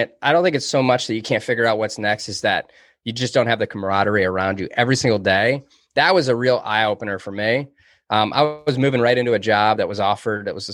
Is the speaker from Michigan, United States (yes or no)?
yes; Detroit, Michigan, United States; now in Texas, United States; So I grew up in Detroit, and I don't know what to say. I mean, I played ice hockey. That's what we do. I mean, I live in Texas now